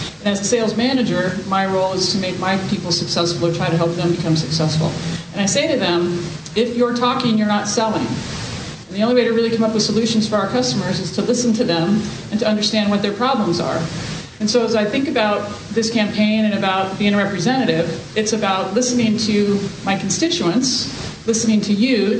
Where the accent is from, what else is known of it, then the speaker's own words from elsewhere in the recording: Tri-Cities, Washington, United States; also born or lived in Seattle / Spokane; I am a native Washingtonian. I was born in Seattle. I grew up in the Tri-Cities, and we moved to Spokane when I was a junior in high school